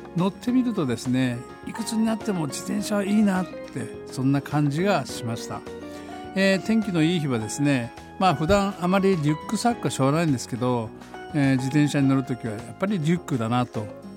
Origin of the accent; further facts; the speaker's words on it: Fukuoka, Japan; 私九州は福岡の出身だから言える一日の過ごし方をちょっと話したいと思います。なぜ九州育ちが関係あるかといえばですね、福岡県の夏の暑さ、特に8月半端じゃないんですね